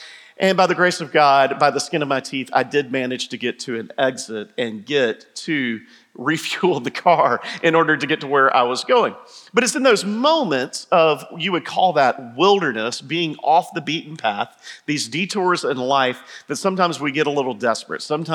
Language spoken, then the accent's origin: English; Georgia, United States; I grew up here in Georgia.